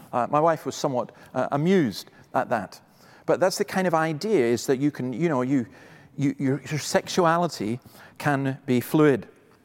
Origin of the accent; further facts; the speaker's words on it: Scotland, United Kingdom; Is my identity as a Scot? Is my identity as a male, as a man?